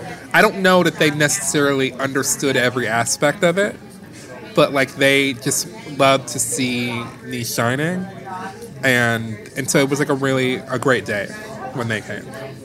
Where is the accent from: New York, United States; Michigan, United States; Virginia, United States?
Michigan, United States; Detroit; I grew up in Detroit, in Motown.